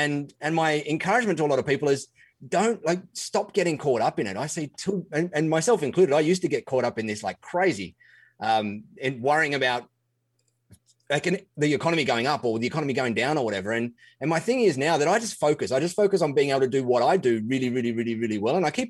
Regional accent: Australia; I always have to say a g'day to pinpoint that I'm an Aussie.

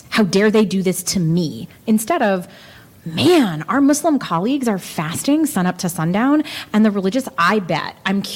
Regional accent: New Jersey, United States; Like, I grew up in New Jersey. There were our entire neighborhood was Catholic.

